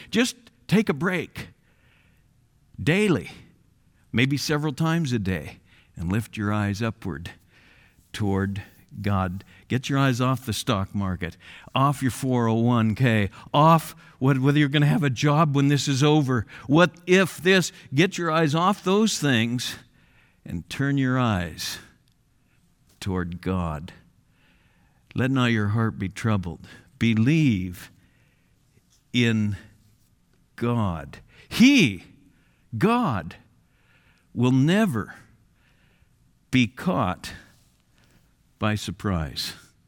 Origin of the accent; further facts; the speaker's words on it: United States; I'm an American, and I'm appreciative of the camaraderie that I sense right now in our culture.